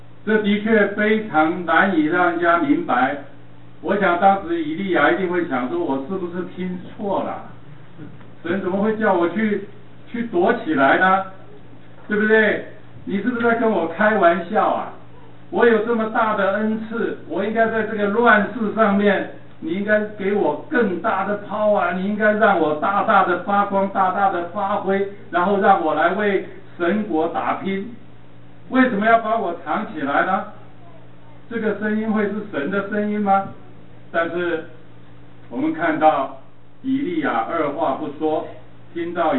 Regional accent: Taishan, Guangdong, China; 我真的是广东人，而且我是侨乡哈啊。所以父亲在年轻的时候啊，因为从美国留学回去，所以他在国民政府就做得还不错，所以在我们这个台山当时非常穷的乡下

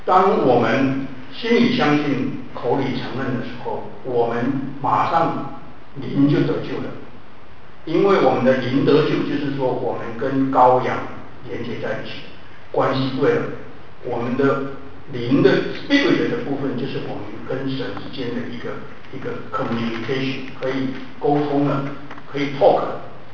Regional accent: China; 那中国人写得很好，得着义那个义，我们中国人才很聪明。

